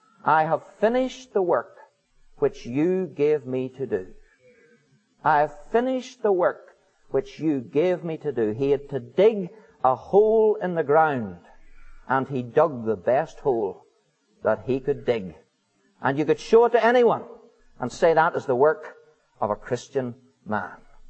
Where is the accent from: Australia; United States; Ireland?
Ireland